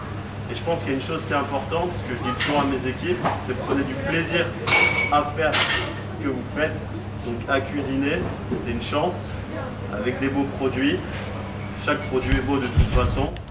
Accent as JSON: {"language": "French", "town": "Grenoble", "region": "Auvergne-Rhône-Alpes", "country": "France", "said": "Je suis originaire de Grenoble et à Grenoble, j'ai ouvert un restaurant où on récupère les invendus des producteurs."}